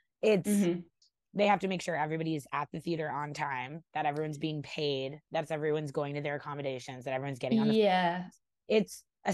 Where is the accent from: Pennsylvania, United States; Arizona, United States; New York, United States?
New York, United States; born there; Okay, I was born in New York.